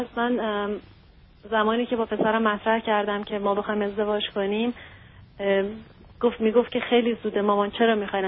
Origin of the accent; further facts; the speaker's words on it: Iran; من زمانی که از ایران اومدم این برای من اصلا تموم شده بود.